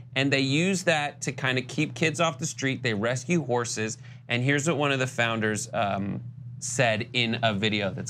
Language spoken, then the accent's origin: English; Compton, California, United States; But if they see us on horses, then they know we're from Richland Farms and they leave us alone